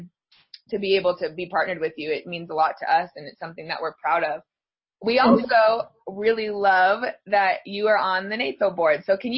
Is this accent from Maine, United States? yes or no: no; Colorado, United States; You guys are from my home state of Colorado, so I'm a big FastStaff fan.